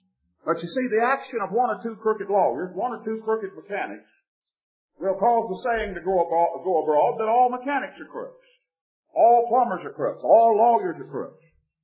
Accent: Texas, United States; when folks ask me, you know, where are you from, Texas

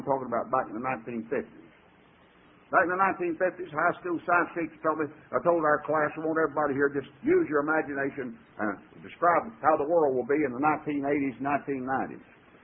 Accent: Texas, United States; even though he is from my home state, doesn't make any difference

